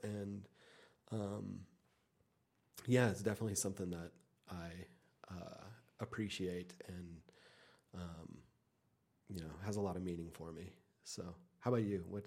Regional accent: Texas, United States; it was my first time out here, and I grew up in Texas. And my family, we did all kinds of driving trips and went to all kinds of national parks, but we never came to Big Bend.

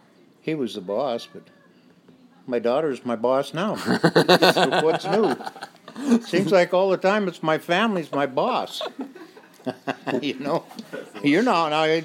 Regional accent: Spokane, Washington, United States; Oh, it was on Maxwell Street, 1214 Maxwell Street.

